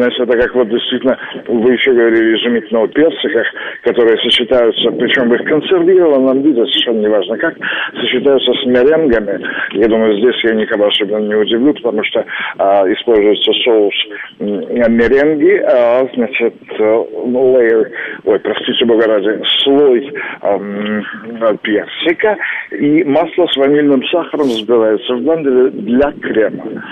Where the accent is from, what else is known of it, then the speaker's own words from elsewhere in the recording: Russia; Но я россиянин